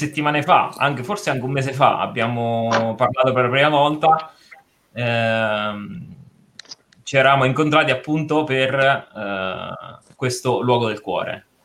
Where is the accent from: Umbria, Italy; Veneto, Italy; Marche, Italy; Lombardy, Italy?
Marche, Italy; San Benedetto del Tronto; nella mia città natale, che è San Benedetto del Tronto